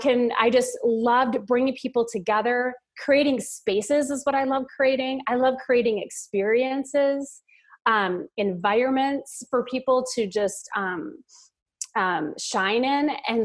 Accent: Minnesota, United States; moved away as an adult; now in California, United States; So I grew up in Minnesota and now I live in California. So I went from freezing cold to super hot, which I love because I'm in the desert in California

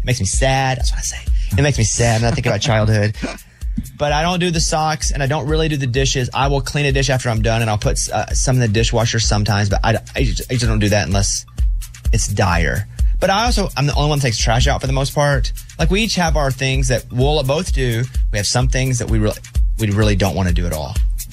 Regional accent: Mountain Pine, Arkansas, United States; because I'm from Mountain Pine, Arkansas, population 700, and there's a sign. This is Boyhood Home

